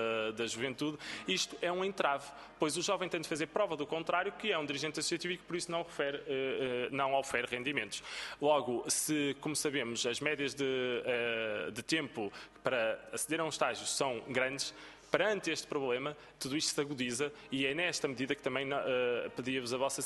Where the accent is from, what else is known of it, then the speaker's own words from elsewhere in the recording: Norte, Portugal; O Alto Minho, de onde eu sou, não tem as mesmas necessidades do que tem o Algarve.